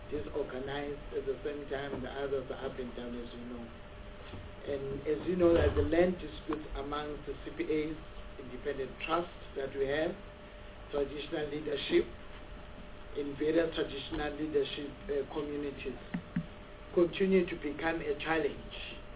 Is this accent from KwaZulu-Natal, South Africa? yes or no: yes; KwaZulu-Natal, South Africa; I'm from KwaZulu-Natal.